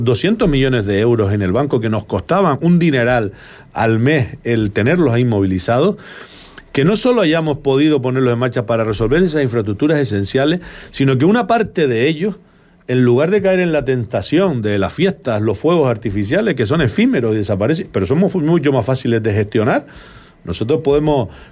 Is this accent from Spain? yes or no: yes; Canary Islands, Spain; yo particularmente me siento orgulloso como majorero